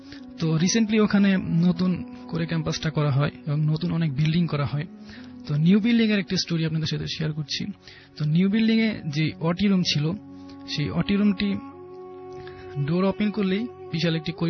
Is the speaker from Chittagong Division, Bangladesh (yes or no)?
no; Gazipur, Dhaka Division, Bangladesh; আমার home town Gazipur.